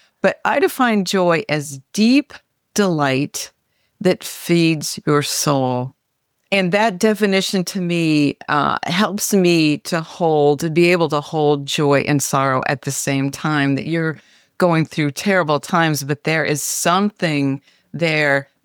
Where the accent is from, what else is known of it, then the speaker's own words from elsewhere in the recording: Midwest, United States; I grew up in the Midwest.